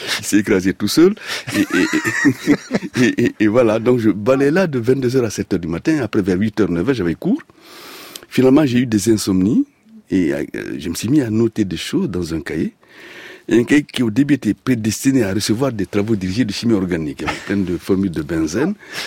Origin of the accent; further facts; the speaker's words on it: Guinea; non seulement j'avais coupé le cordon ombilical avec mon pays d'origine, mais cela se passait très très mal en Guinée.